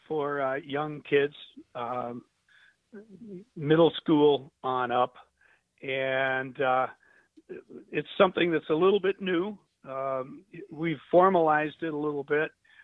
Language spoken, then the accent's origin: English; Green Bay, Wisconsin, United States; I was one of those little kids along the rails and looking through the fences back in the 60s when I grew up in Green Bay.